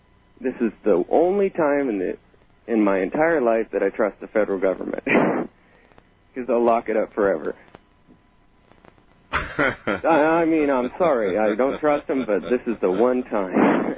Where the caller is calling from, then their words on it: Moses Lake, Washington, United States; I'm calling from Moses Lake, Washington.